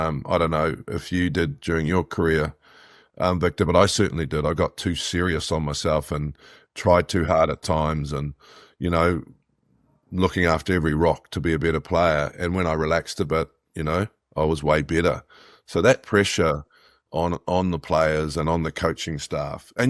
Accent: New Zealand; Like, you know, I'm from New Zealand

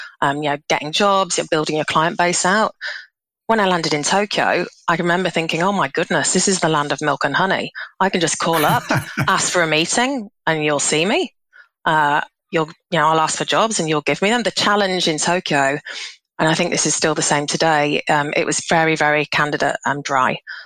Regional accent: Leeds, Yorkshire and the Humber, United Kingdom; also born or lived in Glasgow; So I'm originally from Leeds.

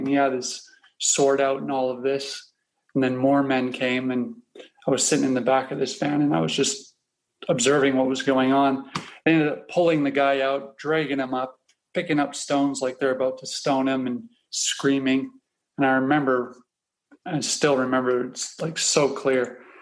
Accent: Canada; moved away as an adult; I grew up in Canada, lived all over Canada.

